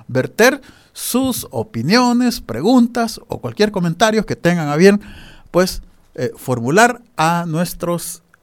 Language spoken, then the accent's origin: Spanish; El Salvador; moved away; Es como una salvadoreña en el exterior.